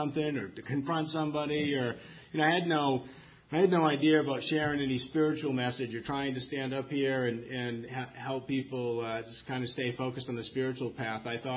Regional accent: Maine, United States; I'm from Maine, so when I say rural setting, I mean a rural setting in Maine means no one else lives in that whole area.

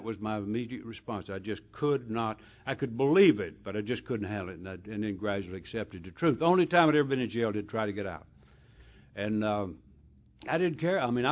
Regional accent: North Carolina, United States; I grew up in Mayberry down there in North Carolina. And we didn't have street crime on every corner.

